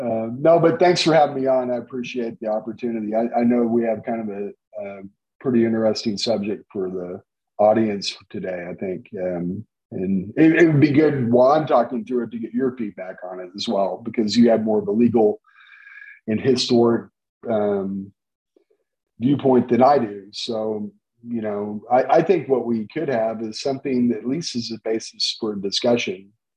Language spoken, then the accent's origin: English; Oklahoma, United States; also born or lived in Colorado; Well, I grew up in Oklahoma. I was born in Colorado. I grew up in Oklahoma.